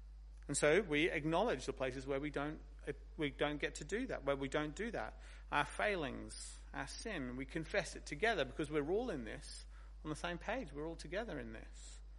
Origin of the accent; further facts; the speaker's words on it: United Kingdom; You know, I'm British after all.